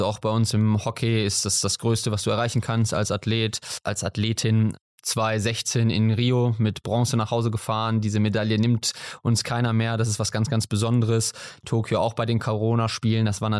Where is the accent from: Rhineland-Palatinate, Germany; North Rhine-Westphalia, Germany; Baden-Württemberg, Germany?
North Rhine-Westphalia, Germany; Krefeld; now in Cologne, Germany; Jein, also ich fühle mich so, aber ich komme aus Krefeld tatsächlich gebürtig, also nicht ganz so weit weg. Bin seit, ich glaube 2013 oder so jetzt in Köln zu Hus